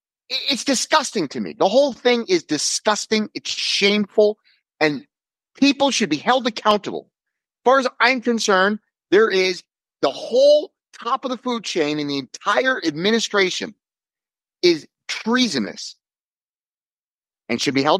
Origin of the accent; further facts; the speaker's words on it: United States; I am embarrassed to say I'm American